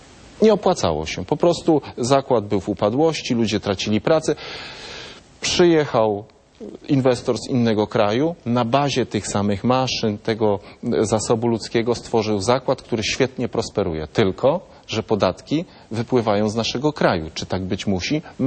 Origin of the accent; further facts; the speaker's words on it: Lublin, Lublin Voivodeship, Poland; Ja jestem z Lublina. Na terenie Lubelszczyzny jest bodaj najlepsza, może nawet bez bodaj, kopalnia w Polsce